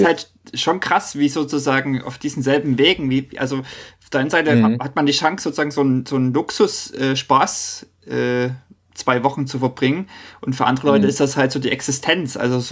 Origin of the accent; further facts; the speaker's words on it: East Germany, Germany; now in Norway; Ich komme ja nun aus dem Osten und überlege so, Mensch, und wohne in Norwegen